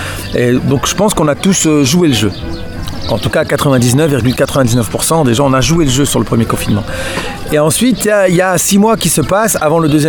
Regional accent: Roubaix, Hauts-de-France, France; born there; Je suis né à Roubaix, donc c'est une ville prolétaire, ouvrière. C'était la ville la plus pauvre de France.

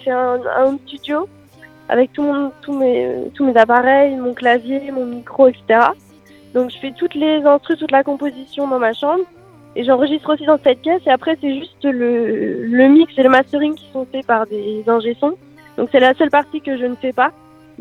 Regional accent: Granville, Normandy, France; j'ai 19 ans, je viens de Granville

